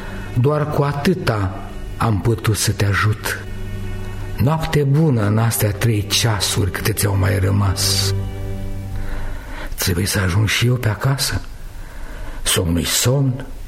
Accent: Vărai, Maramureș County, Romania; Bine, dar eu mă trag din Vărai.

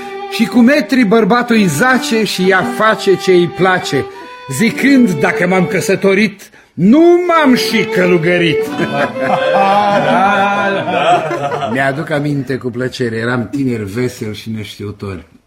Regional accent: Chișinău, Moldova; also born or lived in Sliven, Bulgaria; M-am născut în Sliven, un orășel din Bulgaria, dar după moartea tatii, mama ne-a luat pe toți trei copiii ei și așa am ajuns la Chișinău.

